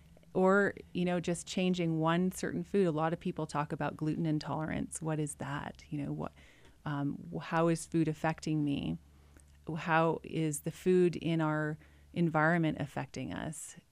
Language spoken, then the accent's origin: English; Washington, United States; So I come from Washington State. I lived here for 2 years.